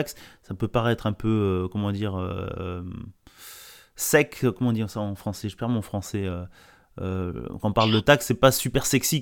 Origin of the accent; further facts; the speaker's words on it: Nouvelle-Aquitaine, France; moi je viens du Bordelais